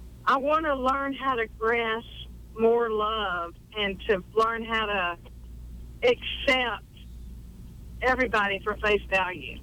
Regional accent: the South, United States; Well, if you can't tell, I was raised in the South

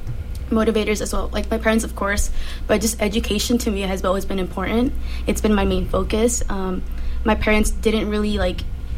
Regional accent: Los Angeles, California, United States; also born or lived in Mexico; my parents brought me over to America, and we went straight to my grandma's, because my grandma already lived in East LA. Mm. So that's where I lived till I was 6 years old.

